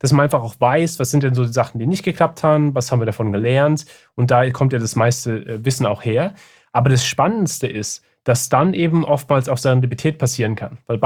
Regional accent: Germany; ich bin ja auch in Deutschland aufgewachsen, wo die Idee ja ist, du bist in der Schule und du musst planen, planen, planen, Strategie, Strategie, Strategie.

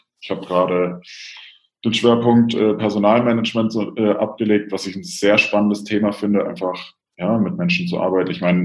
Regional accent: Bavaria, Germany; ich meine, ich komme aus Franken

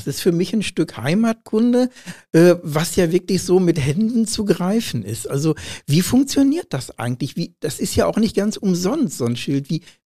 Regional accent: Lenkerbeck, North Rhine-Westphalia, Germany; born there; Ich bin ja in Lenkerbeck geboren, an der Burg.

